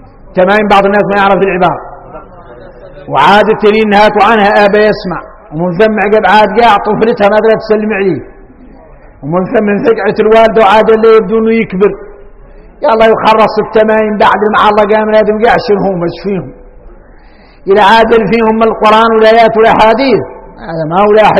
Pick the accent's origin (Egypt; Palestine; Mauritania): Mauritania; احنا موريتاني عندنا شي شريعة وعندنا شي ذريعة